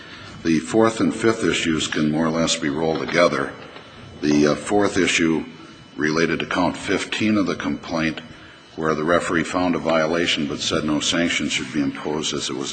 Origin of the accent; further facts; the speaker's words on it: Ashland, Wisconsin, United States; I'm from Ashland.